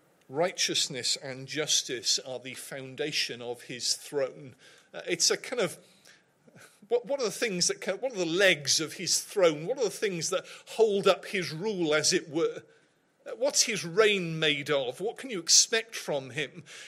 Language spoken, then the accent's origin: English; Cardiff, Wales, United Kingdom; My hometown football team, Cardiff City, got relegated last season.